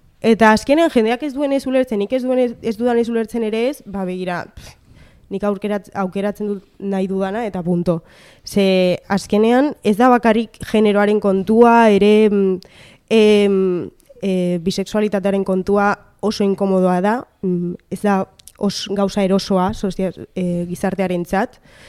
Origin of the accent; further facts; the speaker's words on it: Vitoria-Gasteiz, Basque Country, Spain; asko maite du Gasteiz, eta ni oso gasteiztarra naiz, oso.